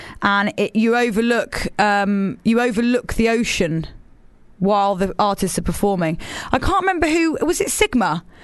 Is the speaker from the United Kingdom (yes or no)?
yes; Midlands, United Kingdom; Not my hometown, I'm actually from the Midlands.